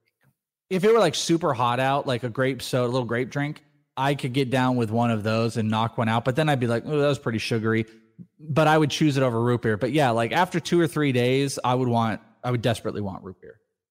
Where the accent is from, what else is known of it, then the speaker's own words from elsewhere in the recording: United States; I don't drink Pepsi because I'm an American.